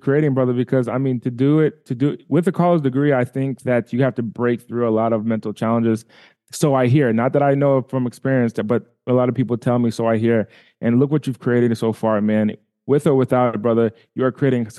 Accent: Rhode Island, United States; also born or lived in Boston; So I was born in Boston, but I was raised in Rhode Island.

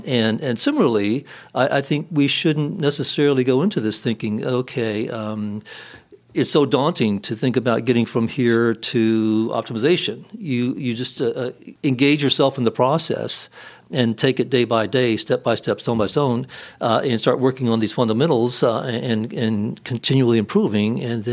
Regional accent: Alabama, United States; So I'm from Alabama, and I have a right to use a football analogy, don't I, Coach?

